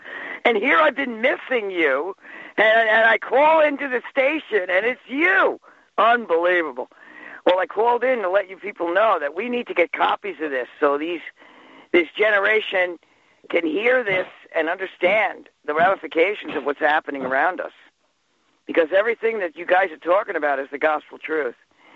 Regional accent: New York, United States; Hi. I'm from the Adirondack Mountains.

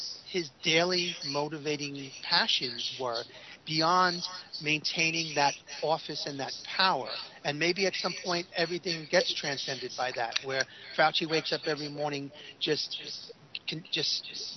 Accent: New York, United States; growing up in New York and Italian

